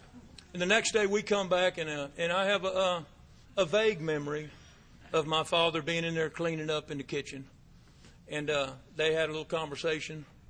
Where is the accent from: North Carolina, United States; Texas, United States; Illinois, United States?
Texas, United States; Pasadena; also born or lived in Louisiana; I was born in Louisiana and raised on the Texas side.